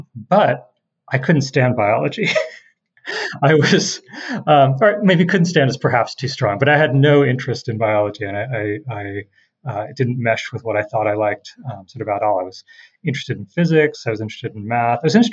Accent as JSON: {"language": "English", "town": "San Diego", "region": "California", "country": "United States", "tie": "born or raised there", "also_born_or_lived": "India / Minnesota", "said": "I grew up actually, not too far from you, mostly in San Diego, Southern California. I was born in India, but my parents moved to the U.S. when I was about a year old. I lived in Minnesota a little bit"}